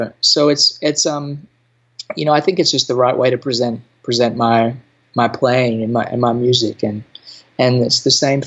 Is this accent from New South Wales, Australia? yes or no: yes; Temerog, New South Wales, Australia; I grew up in Temerog, New South Wales, Australia, which you can Google, and it's about 30 minutes outside of Kempsey, which is considered one of the more socially disadvantaged areas in the east coast of Australia.